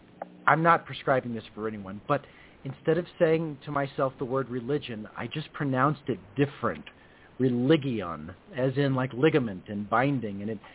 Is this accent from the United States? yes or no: yes; American South, United States; I grew up in the American South in the 1980s. There's a lot that goes along